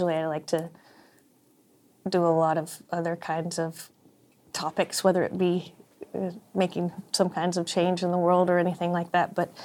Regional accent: Lubbock, Texas, United States; also born or lived in Mineral Wells; So I have to say … I'm from Lubbock and Mineral Wells, Texas.

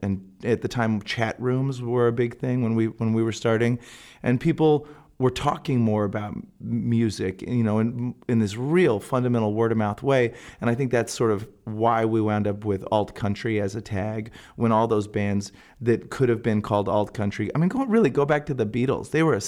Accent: Texas, United States; We're from Texas. There's a lot of country, especially in our early stuff.

